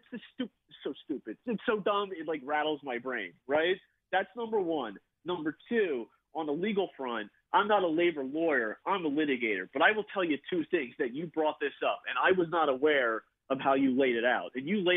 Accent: New Jersey, United States; you know, 37, I grew up in South Jersey, I've had season tickets for 20 years

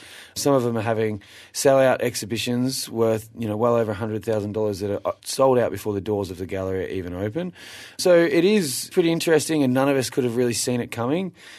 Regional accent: Benalla, Victoria, Australia; Well, I grew up in what's considered to be a fairly small town called Benalla, which is about 2.5 hours northeast of Melbourne.

